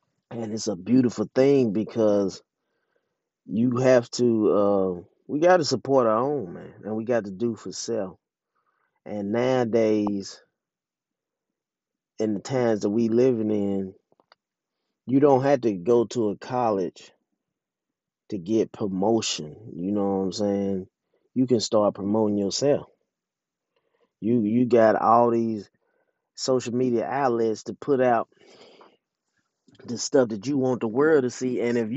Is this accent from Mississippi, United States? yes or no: yes; Jackson, Mississippi, United States; I'm a Jacksonian. I'm from Jackson, Mississippi, and Jackson State is in Jackson, Mississippi, and that's my alma mater.